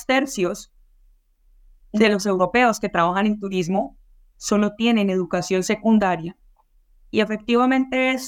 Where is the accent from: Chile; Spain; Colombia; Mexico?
Colombia; accent: Colombian; es un honor para mí como colombiana, como latinoamericana, estar hablando en nuestro idioma, en español